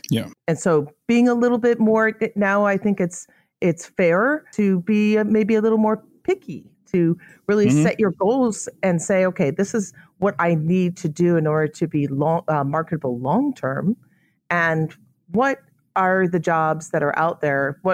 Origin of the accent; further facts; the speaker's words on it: Illinois, United States; I'm from Illinois. I mean, that's pretty close.